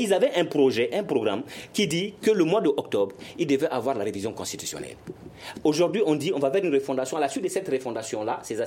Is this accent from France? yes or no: no; Kayes, Mali; Moi, je suis de Kayi.